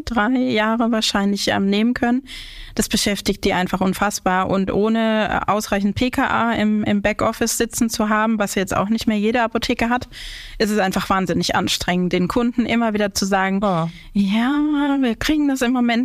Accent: Southern Germany, Germany; wir kommen ja aus dem Süden von Deutschland

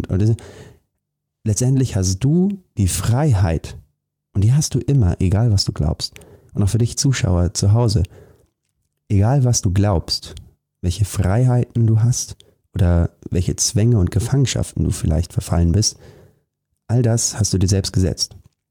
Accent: Germany; born there; Gerade wir beide hier, wir sind in Deutschland geboren, wir haben alle Möglichkeiten, wir haben alles offen.

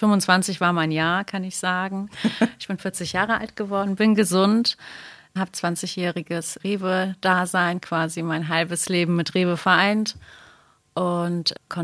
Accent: Eifel, Germany; Ich komme auch ursprünglich aus der Eifel.

